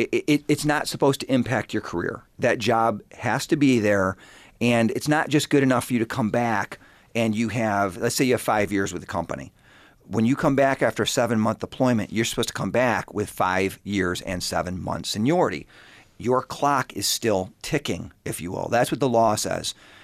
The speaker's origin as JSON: {"language": "English", "town": "Victor", "region": "New York", "country": "United States", "tie": "born or raised there", "said": "I'm a little biased. I grew up here in Victor, and other than going off on active duty and deployment, keep coming back. And my wife's from here."}